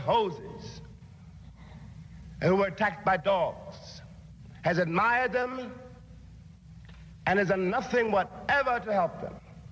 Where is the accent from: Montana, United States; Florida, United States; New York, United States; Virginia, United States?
New York, United States; Harlem; I was born in Harlem. I was raised in Harlem. And indeed, as long as I live, I will never be able really to leave Harlem.